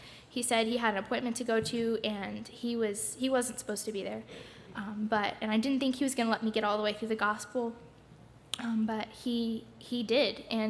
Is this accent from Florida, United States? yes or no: yes; Florida, United States; I'm here from Florida, so Indiana is a long way away, and I've never been there before